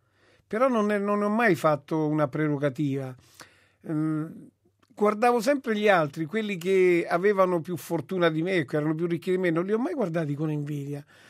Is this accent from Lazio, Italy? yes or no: yes; Rome, Lazio, Italy; Per giunta io sono cresciuto nella provincia di Roma. Una borgata, ecco, la parola giusta è la borgata, Centocelle.